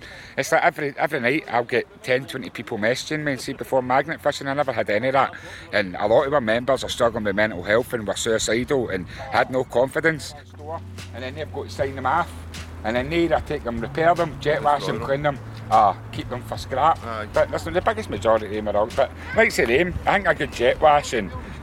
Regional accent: Glasgow, Scotland, United Kingdom; born there; now in Tollcross, United Kingdom; I was born in Gaffamlock 38 years up there, but I'm now staying in Toll Cross, so I moved out of the Gaffamlock.

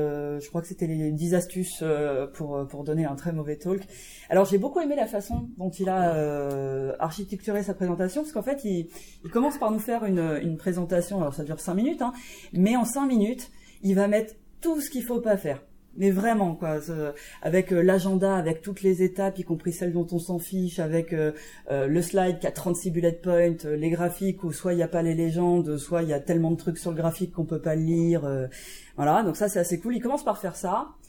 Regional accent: France; Oui, alors en tant que Français, on est dans un environnement un peu hostile

